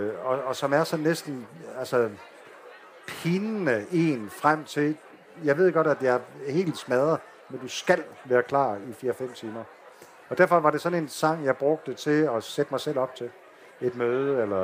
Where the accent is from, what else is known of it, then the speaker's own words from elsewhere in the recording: Aarhus, Central Denmark Region, Denmark; now in Copenhagen, Denmark; dengang jeg voksede op, der, for det første, så var Aarhus, jeg er aarhusianer.